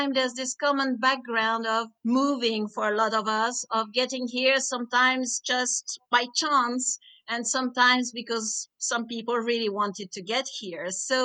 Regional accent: France; moved away as an adult; I was born and educated in France, where I stayed until I was about 20 years old. I studied a degree there, and this degree, being for translation, took me to different places. I went to England to live for a while, then I went back to France

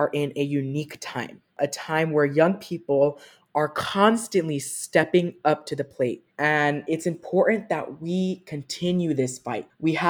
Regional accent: Tucson, Arizona, United States; So I'm from Tucson, Arizona, born and raised. All my family was born and raised here, so it has been awesome to see my roots here.

